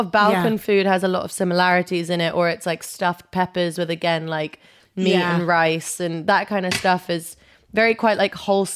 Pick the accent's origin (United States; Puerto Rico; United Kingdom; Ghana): United Kingdom; London; So Northwest London, Swiss Cottage. Those are kind of like, that's my like area where I grew up.